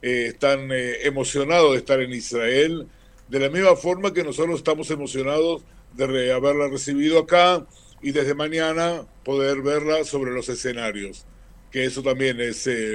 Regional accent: Uruguay; vos te creías que yo soy argentino, pero yo soy uruguayo.

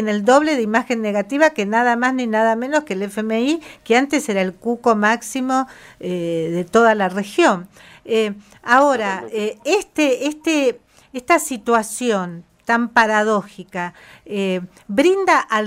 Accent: Argentina; casi que es una característica de nuestra personalidad como argentinos

